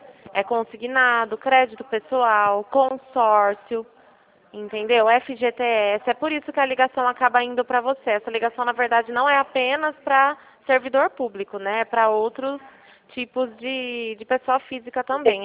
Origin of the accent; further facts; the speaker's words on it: Rio Claro, São Paulo, Brazil; eu sou daqui de Rio Claro, tá, na verdade.